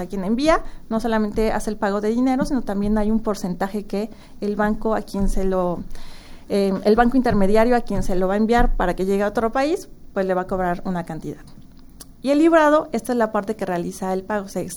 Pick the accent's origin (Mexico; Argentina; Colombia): Mexico; cómo nosotros como mexicanos vemos esta imagen de la madre